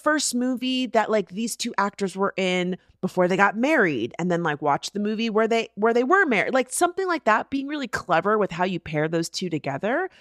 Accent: Oregon, United States; We're talking about my home state.

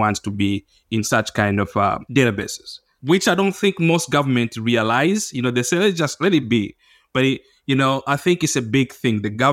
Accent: Zambia; I'm using the government of Zambia because I'm from Zambia.

